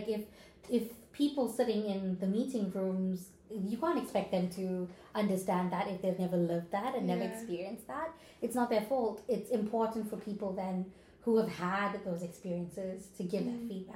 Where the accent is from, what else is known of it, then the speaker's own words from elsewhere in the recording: South Africa; And I come from South Africa.